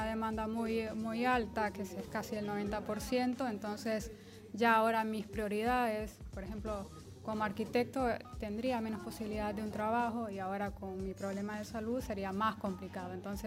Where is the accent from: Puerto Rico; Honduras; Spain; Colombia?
Honduras; moved away as an adult; now in Argentina; yo me recibí de arquitecto en mi país y no pude hacer las equivalencias de Honduras hacia acá.